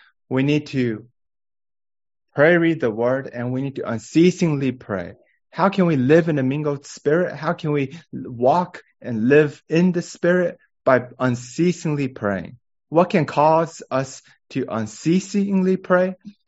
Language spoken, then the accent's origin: English; Taiwan; I'm from Taiwan, and in Taiwan we have a high-speed railroad, a high-speed highway.